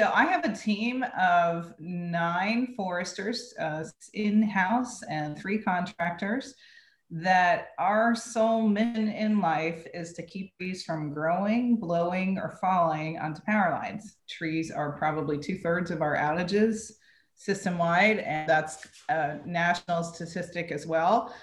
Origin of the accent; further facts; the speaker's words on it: Florida, United States; I grew up in Florida, and we didn't do a whole lot of growing things, but I did a lot of catching things, so a lot of catching fish in the backyard.